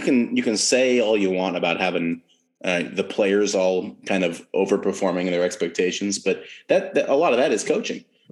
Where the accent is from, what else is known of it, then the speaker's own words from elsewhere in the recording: Los Angeles, California, United States; even though I'm from Los Angeles and a Lakers fan from birth.